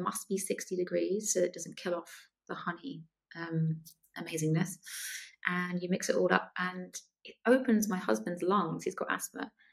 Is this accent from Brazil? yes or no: no; England, United Kingdom; accent: English; But with my English accent.